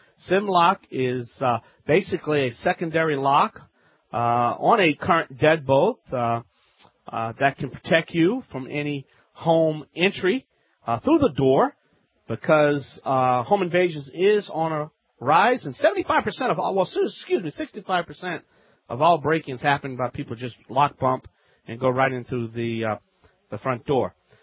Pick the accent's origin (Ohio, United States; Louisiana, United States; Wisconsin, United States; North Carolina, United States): Louisiana, United States; From the Bayou Land, I'm the originator, not the duplicator.